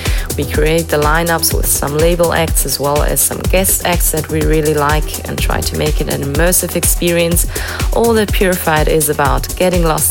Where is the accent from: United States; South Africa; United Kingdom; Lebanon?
South Africa; Johannesburg, Gauteng; Johannesburg, South Africa. I'm super excited for that one. It's obviously very special to me to play in my hometown.